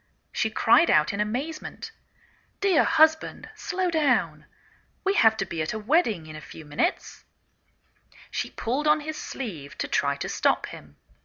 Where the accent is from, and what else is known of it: England, United Kingdom; now in United States